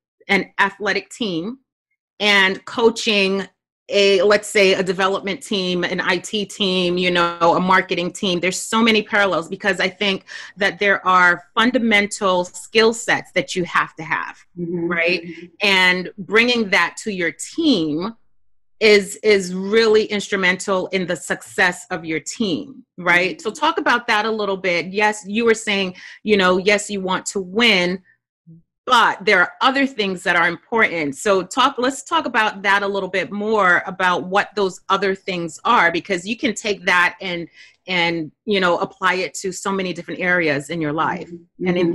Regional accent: Brooklyn, New York, United States; So FYI, I'm from Brooklyn and sometimes that comes out.

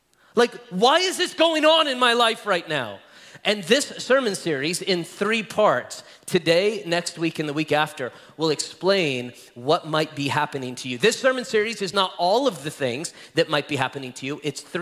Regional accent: Las Vegas, Nevada, United States; I'm from Las Vegas. I don't know. All I know is dust and caliche rock, right?

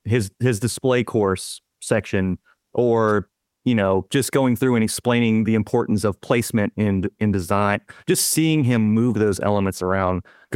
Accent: United States; I'm an American. I have one language.

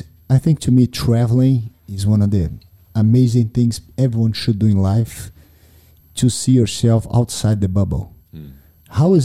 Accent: Brazil; now in United States; I'm from Brazil. I go back to Brazil, and after a little while, I got to go back home. Mm-hmm. My home is America.

